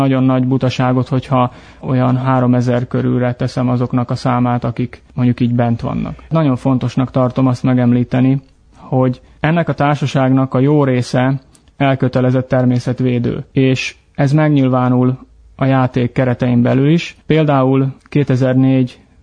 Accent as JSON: {"language": "Hungarian", "town": "Győr", "region": "Győr-Moson-Sopron", "country": "Hungary", "said": "Én Győri lévén egy kicsit szívemen viselem annak a sorsát, hogy ez a mi szűkebb régiónk"}